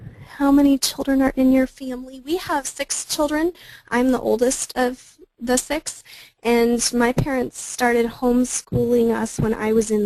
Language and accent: English; South Dakota, United States; born there; also born or lived in Germany; now in Kansas, United States; I am a military brat. I didn't move nearly as much as a lot of people did. I was born in South Dakota and then lived in Germany and then here in Kansas.